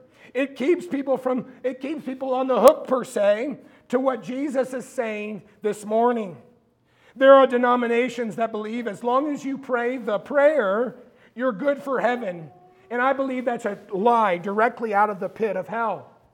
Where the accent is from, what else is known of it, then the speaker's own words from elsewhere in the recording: Bedford, Virginia, United States; Again, I grew up in Bedford, Virginia, and I worked in a factory for many years.